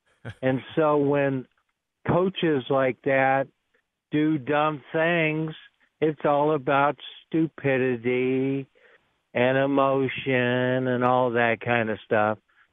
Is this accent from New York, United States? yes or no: no; Vallejo, California, United States; born there; Since 1985, I was born in Vallejo in the Bay Area.